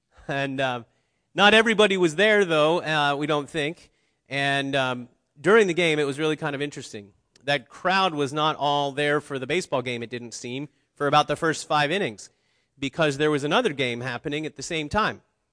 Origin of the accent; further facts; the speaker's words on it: Cincinnati, Ohio, United States; I'm from Cincinnati, so I just have to count them when I get them